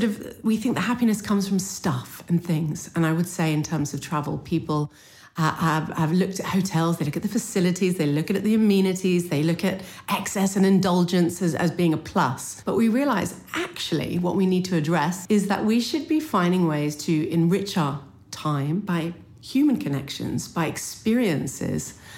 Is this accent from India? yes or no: no; Canada; born there; I was born in Canada, so proud of the Four Seasons.